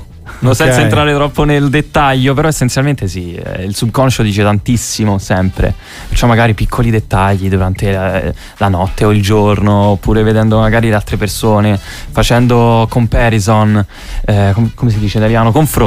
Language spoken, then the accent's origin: Italian; Lazio, Italy; now in Milan, Italy; Quindi niente, mi sono trasferito dalla provincia di Roma a Milano.